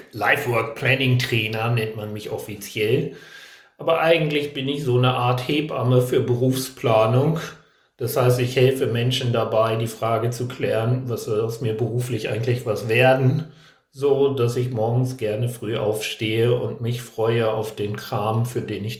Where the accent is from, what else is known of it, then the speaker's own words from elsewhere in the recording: Hanover, Lower Saxony, Germany; born there; ich komme gebürtig aus Hannover, wo man bekanntlich das reinste Hochdeutsch sprechen soll. Aber ich finde die Sprache so nackend irgendwie und lusche mir dann immer was ab in anderen Regionen und dann kommt so ein Kauderwelsch raus.